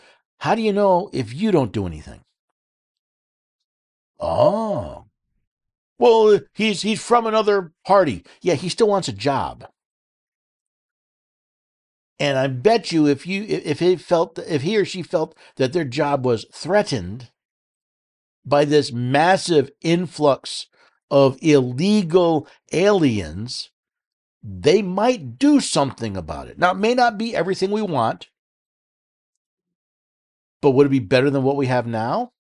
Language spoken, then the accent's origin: English; New York City, New York, United States; New York City, again, I was born in New York City. I lived there for the first 10, 11 years of my life.